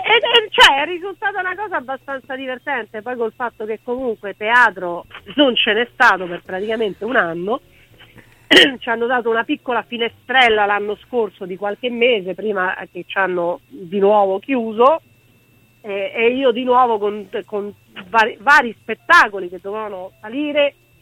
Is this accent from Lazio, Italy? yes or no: yes; Rome, Lazio, Italy; sono nata e cresciuta a Campo dei Fiori